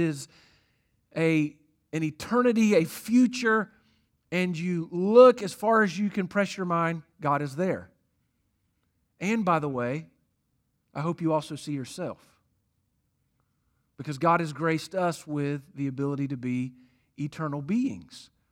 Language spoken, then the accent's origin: English; Jacksonville, Florida, United States; and he's born in Jacksonville, Florida, my hometown. All right, he's in a tree somewhere in Jacksonville, and he's hatching.